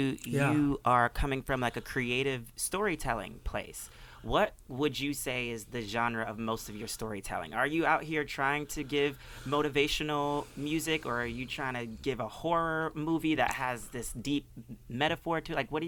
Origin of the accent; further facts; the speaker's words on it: Ohio, United States; You know, I'm from Ohio, and I also grew up, Midwest, come on.